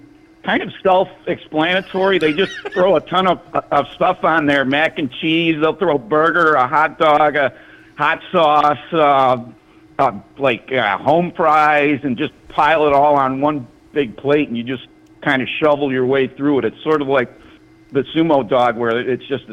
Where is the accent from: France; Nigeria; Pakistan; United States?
United States; Rochester, New York; tournament was in Rochester, it brought a tear to my eye. Let's put it that way. I was so proud of my hometown.